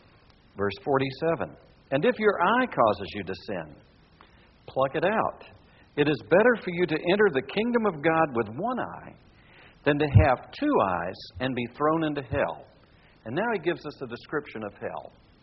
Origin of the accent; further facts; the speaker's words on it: Myrtle Beach, South Carolina, United States; I was raised on the Atlantic Ocean. Our home was as close to the Atlantic Ocean in Myrtle Beach, South Carolina